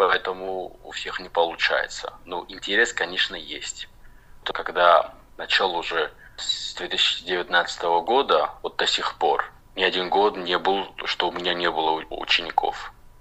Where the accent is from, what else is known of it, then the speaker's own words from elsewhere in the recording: Vilda, South Ossetia, Georgia; moved away as an adult; also born or lived in Tskhinvali; После моего рождения мы проживали в село Вилда.